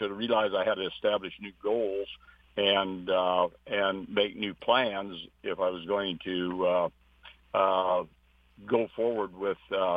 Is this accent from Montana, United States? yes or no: yes; Montana, United States; because that was my home state